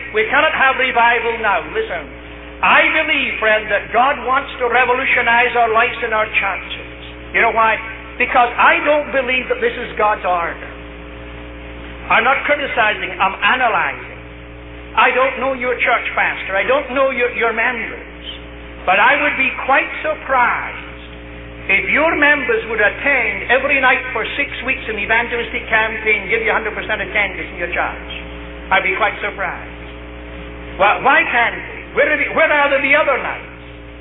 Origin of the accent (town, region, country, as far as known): Scotland, United Kingdom